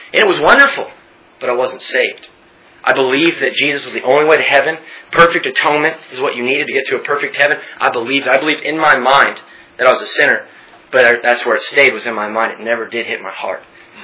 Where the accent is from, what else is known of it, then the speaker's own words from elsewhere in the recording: Texas, United States; I'm from Texas. That helps.